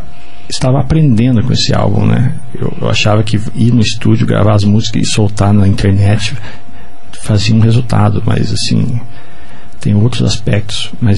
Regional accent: Guarapuava, Paraná, Brazil; also born or lived in Curitiba / Assis Chateaubriand; eu, apesar de eu ser nascido em Curitiba, eu fui criado no interior do estado, né? Eu fui criado em Guarapuava, também tive uma pequena passagem por Assis Chateaubriand

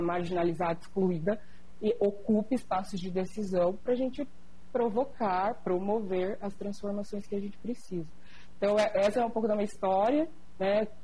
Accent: Curitiba, Paraná, Brazil; born there; eu nasci em Curitiba, já falei isso inúmeras vezes em vários lugares, e eu gosto de afirmar que nasci em Curitiba. Sou uma mulher preta, retinta

